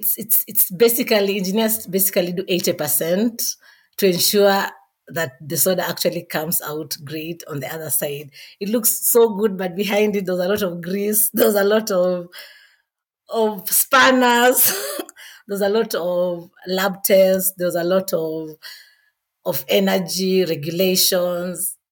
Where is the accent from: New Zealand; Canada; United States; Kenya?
Kenya; Western; now in Nairobi, Kenya; I am from Western Kenya, born and raised. I currently live in Nairobi.